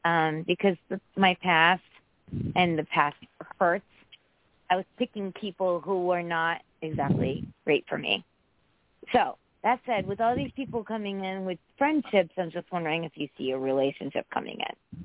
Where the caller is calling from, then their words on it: Connecticut, United States; from Connecticut.